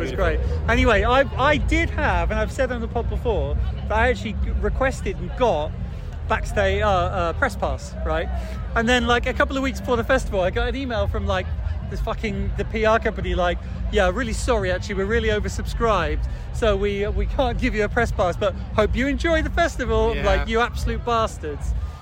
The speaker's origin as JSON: {"language": "English", "country": "Ireland", "said": "Like, being like Irish, you know, obviously I'm clearly very Irish, as everyone knows, to be sure."}